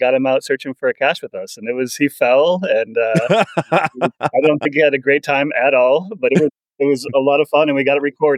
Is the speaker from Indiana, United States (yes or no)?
no; New York, United States; And, you know, I grew up in Western New York.